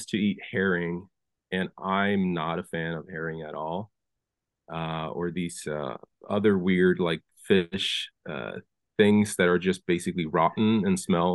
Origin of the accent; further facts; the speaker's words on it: Sweden; moved away; I played hockey growing up in Sweden, and then I heard there were like a bunch of leagues here in town, so I had to bring my skates from Sweden